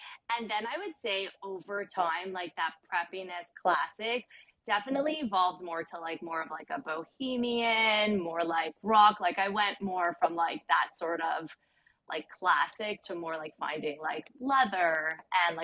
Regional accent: Toronto, Ontario, Canada; I'm from Toronto.

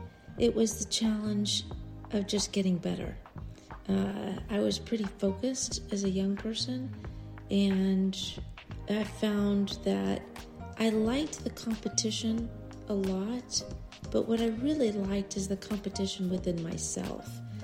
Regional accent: The Woodlands, Texas, United States; Well, I grew up in the Woodlands, Texas, which is now a big, big community, but we were the 78th family to move into the Woodlands, so it was a very, very small golf community.

